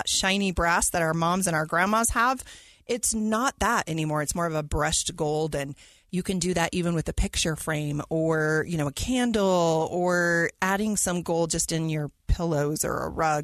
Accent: Utah, United States; if being born and raised in Utah, we all have a little sticker shock and we think things are very expensive.

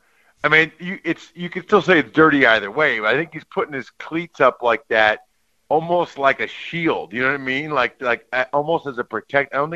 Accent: Reading, Pennsylvania, United States; so I'm from Reading, Pennsylvania, an hour west of Philly.

